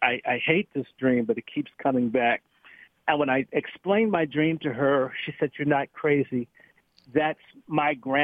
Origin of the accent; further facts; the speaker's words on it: United States; I'm from Washington